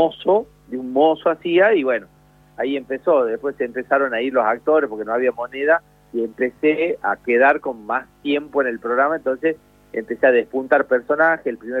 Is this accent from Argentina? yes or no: yes; Famaillá, Tucumán, Argentina; Famaillá se llama.